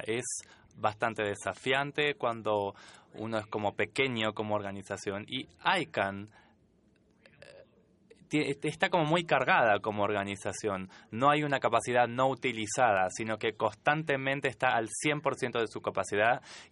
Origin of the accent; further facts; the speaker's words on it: Argentina; de Argentina.